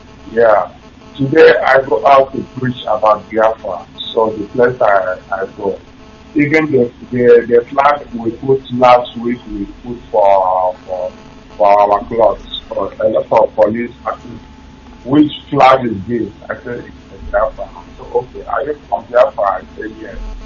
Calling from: Malaysia; I'm calling from Malaysia.

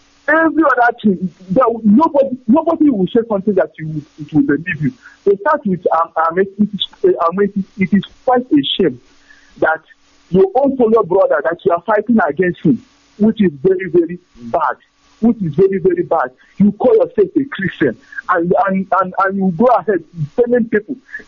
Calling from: Germany; I'm calling from Germany.

